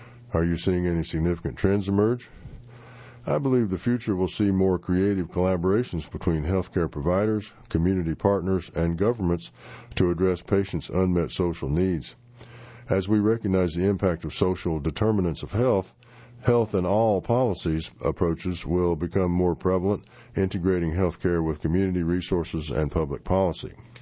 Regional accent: Los Angeles, California, United States; also born or lived in Washington, D.C. / Chicago / Boston; I'm originally from Los Angeles, and after spending years in Washington, D.C., Chicago, and Boston, I would have to say the weather is by far my favorite thing about the Triangle

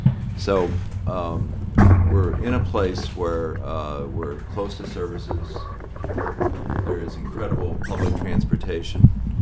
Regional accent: Michigan, United States; I'm from Michigan, and Ann Arbor has a better mix of blue-collar jobs and university jobs than we do here.

